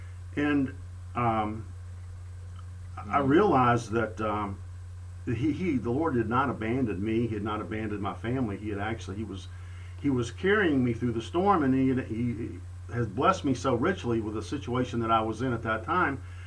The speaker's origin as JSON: {"language": "English", "town": "Danville", "region": "Virginia", "country": "United States", "tie": "born or raised there", "said": "I grew up in Danville, right on the Carolina border."}